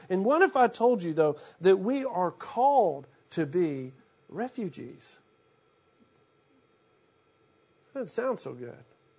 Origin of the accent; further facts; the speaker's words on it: Shreveport, Louisiana, United States; when I think of home, I think about, for instance, the house I grew up in Shreveport, Louisiana.